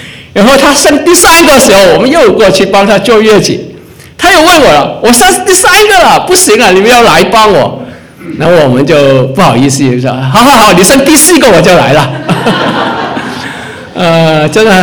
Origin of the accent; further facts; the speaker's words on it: Hong Kong; also born or lived in United States; now in Ottawa, Canada; 我们第一段的时间是在香港跟美国，我是在香港出生长大，在美国读书啊。然后第二段时间我们来到渥太华三十多年